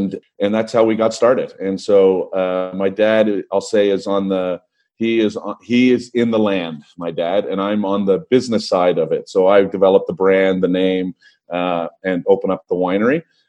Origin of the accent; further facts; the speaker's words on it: Hamilton, Ontario, Canada; I grew up in Hamilton, just in Copetown.